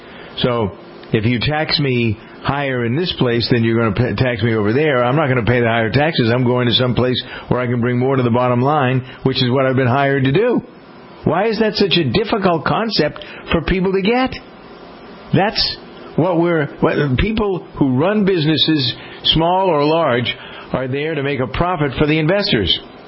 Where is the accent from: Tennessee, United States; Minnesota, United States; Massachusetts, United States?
Massachusetts, United States; Framingham; I can give you in my hometown of Framingham, Massachusetts, Bose Corporation is headquartered there.